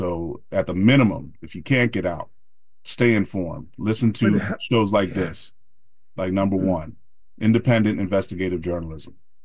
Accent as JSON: {"language": "English", "region": "New Jersey", "country": "United States", "tie": "born or raised there", "said": "There's a document I worked on back in my home state of New Jersey over the last 3 years"}